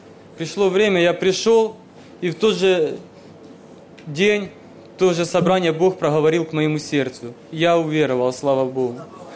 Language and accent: Russian; Ukraine; мне 26 лет, родом я с Украины